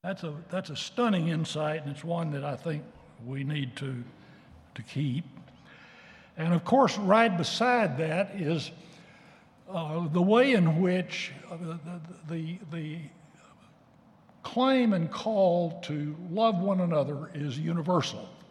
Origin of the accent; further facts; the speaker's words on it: Texas, United States; Growing up in Texas, man, they were clear about a word from the Lord about your personal salvation.